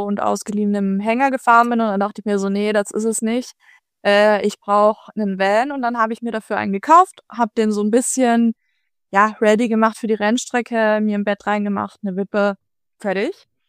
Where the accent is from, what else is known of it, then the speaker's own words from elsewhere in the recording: Vienna, Austria; ich bin schon in Wien geboren und aufgewachsen. Mhm. Und der Wiener Akzent, der kam bei mir nie.